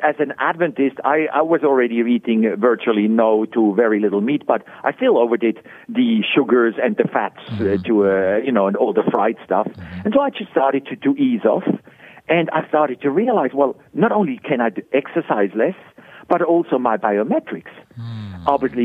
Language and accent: English; Switzerland; born or raised there; moved away as an adult; now in Australia